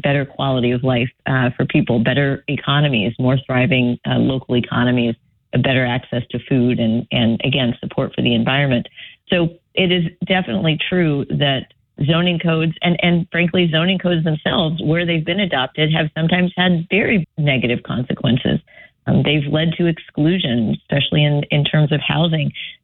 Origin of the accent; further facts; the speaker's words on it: Houston, Texas, United States; Well, I talk in the book about growing up in Gulfton, which is a community that is predominantly low income. Many immigrants live there.